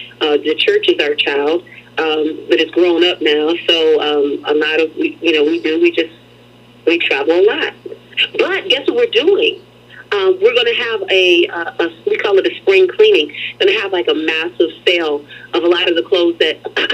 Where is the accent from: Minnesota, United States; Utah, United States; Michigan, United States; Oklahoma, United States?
Michigan, United States; Detroit; we're from Detroit, Michigan, so I think style is in our DNA.